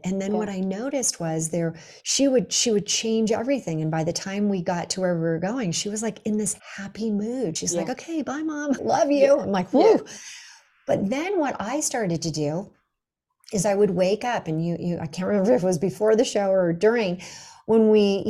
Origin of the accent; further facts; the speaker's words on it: Los Angeles, California, United States; I grew up in Los Angeles and you know, the rains would come, the ants would come.